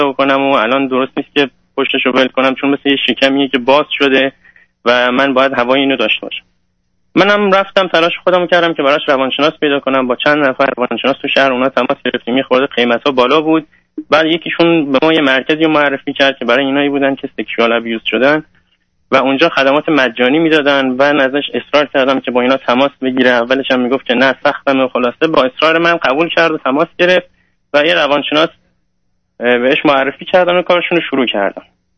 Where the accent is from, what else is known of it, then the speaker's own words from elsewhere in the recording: Iran; moved away; من 3 سال از ایران اومدم